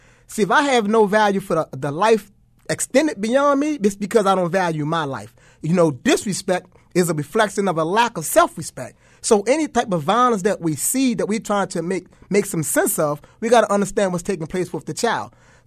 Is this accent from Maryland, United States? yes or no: yes; Baltimore, Maryland, United States; I come from Park Heights, and I've done all the things that these young guys are doing.